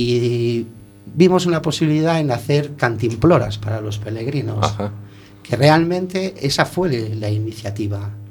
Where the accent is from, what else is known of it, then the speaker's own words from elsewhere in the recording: Barcelona, Catalonia, Spain; now in A Coruña, Spain; Yo soy de Barcelona, vine aquí